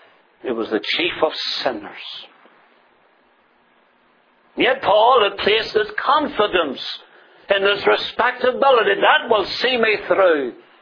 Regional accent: United Kingdom; I'm British, and I'm proud to be British. I have Canadian citizenship, and I'm proud of that also.

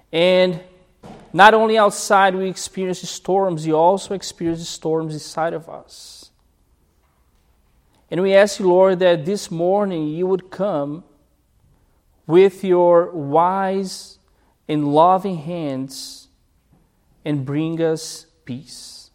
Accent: Brazil; now in Nova Scotia, Canada; But in my home country, Brazil, 4,000 people are dying every day.

